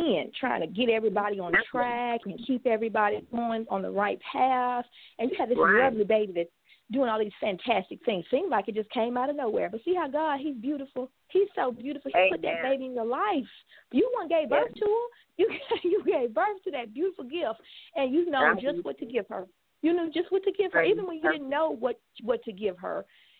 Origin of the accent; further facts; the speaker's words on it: Alabama, United States; I know I'm from Alabama, and we would call a child that's not the oldest or not the youngest, we would call her the knee baby. That's the word we would use in Alabama.